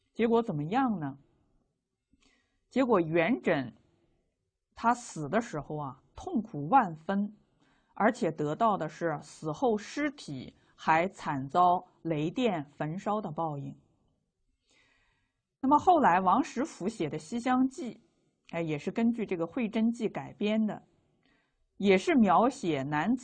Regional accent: China; 像我们中国人呢，历来尊关羽啊为武圣人

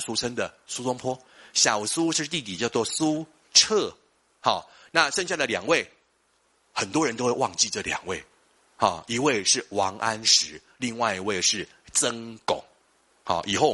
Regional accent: Taiwan; accent: Taiwanese; 尤其是我们台湾人哈，我们台湾有个口音。

